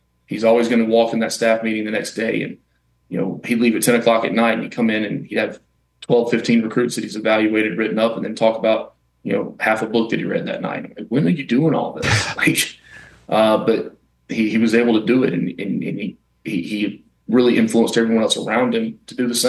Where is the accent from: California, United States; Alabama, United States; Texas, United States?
Alabama, United States; Birmingham; I'm from Birmingham, and we were actually at home for Christmas